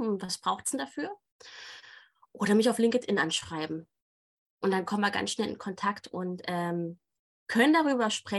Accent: Saxony, Germany; ich komme ja aus Sachsen

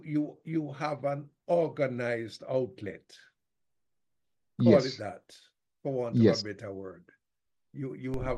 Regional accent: Jamaica; I'm a Jamaican and I know the needs are great.

